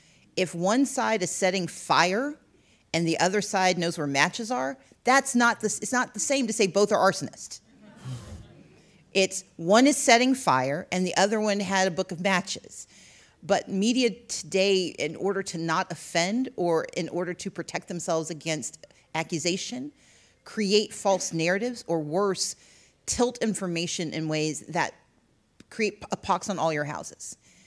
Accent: Gulfport, Mississippi, United States; I grew up in Gulfport, Mississippi. My dad worked in Pascagoula

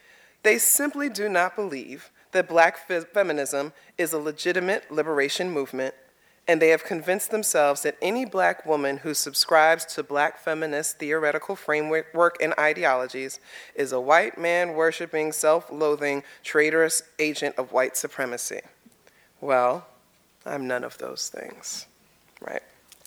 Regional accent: Bronx, New York, United States; now in Philadelphia, United States; As I said, I am from the Boogie Down Bronx. I am a hood girl through and through. When I moved here, I moved to North Philly, 18th and Susquehanna.

